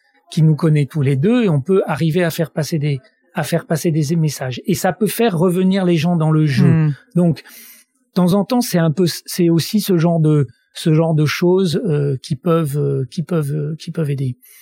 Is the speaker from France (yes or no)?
yes; Grenoble, Auvergne-Rhône-Alpes, France; now in Paris, France; je fais du ski régulièrement, je suis grenoblois, j'ai la possibilité d'aller très régulièrement faire du ski à l'Alpe d'Huez en hiver